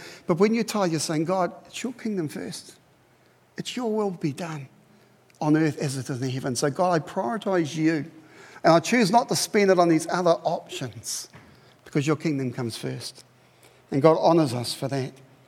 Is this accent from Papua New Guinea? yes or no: yes; Papua New Guinea; now in New Zealand; I grew up in Papua New Guinea in the bush. When I came to New Zealand, we were really, really poor